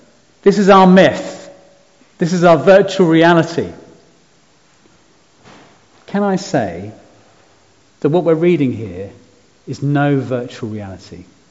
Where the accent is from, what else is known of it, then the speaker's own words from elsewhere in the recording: United Kingdom; Now, I'm pretty British.